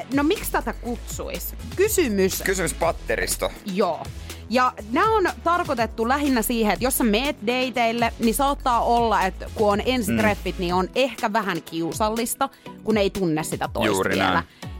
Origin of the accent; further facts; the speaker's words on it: Pori, Satakunta, Finland; now in Helsinki, Finland; mä oon muuttanut pois Porista ja niin. Helsinkiä sit mennyt kouluun